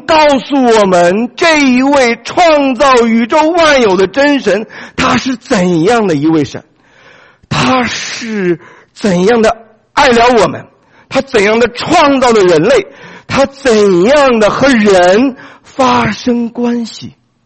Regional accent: Beijing, China; 我是从北京来的

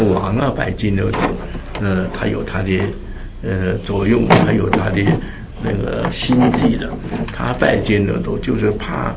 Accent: China; 像我们中国人呢、啊、拜那些偶像啊烧香啊

